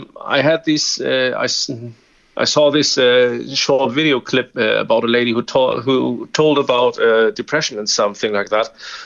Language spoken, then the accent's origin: English; Hamburg, Germany; I'm from Hamburg, near Hamburg, Germany